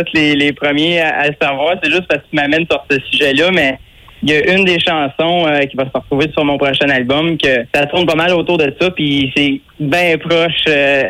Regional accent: Saint-Pierre-de-Wakefield, Quebec, Canada; Originairement, je viens de Saint-Pierre-de-Wakefield. Mais j'ai passé 10 ans à ma chambre.

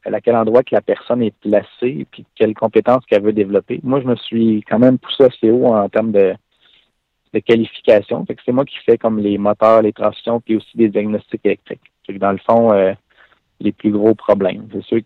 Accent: Mont-Laurier, Quebec, Canada; c'est que je suis de Mont-Laurier, qui est près de Maniwaki.

